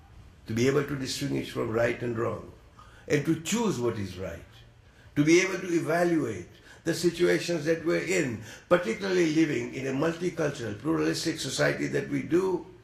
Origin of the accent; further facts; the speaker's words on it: Texas, United States; I come from Texas, it's all green, it's not as green here.